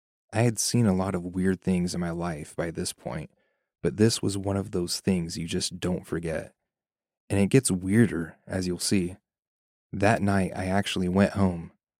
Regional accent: England, United Kingdom; I'm from England.

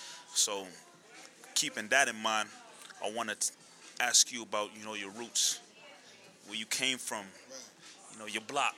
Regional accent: Boston, Massachusetts, United States; same kind of situation, being from, born and raised in Boston. I was in the METCO program.

